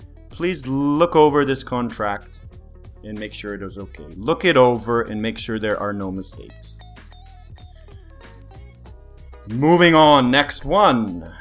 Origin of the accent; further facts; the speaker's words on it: Colorado, United States; I grew up in Colorado in the mountains. I started skiing when I was 5. I started snowboarding when I was 12. I grew up near the mountains.